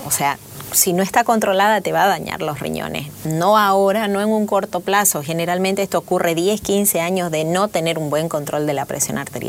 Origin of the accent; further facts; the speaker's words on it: Bolivia; Nosotros no somos chinos, nosotros somos bolivianos.